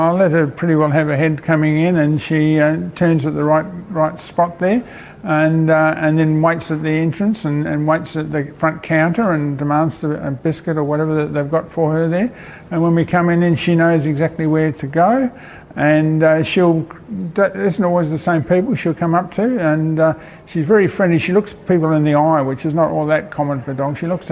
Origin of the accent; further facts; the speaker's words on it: Manjimup, Western Australia, Australia; I'm originally from Manjimup, went away to work for 40 years, and I'm back again.